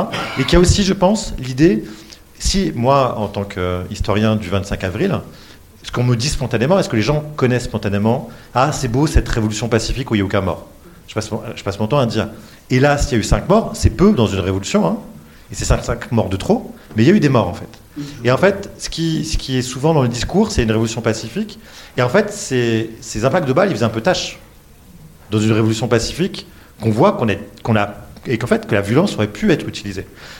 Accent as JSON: {"language": "French", "region": "Normandy", "country": "France", "said": "je vais faire mon côté normand, parce que je suis normand d'origine"}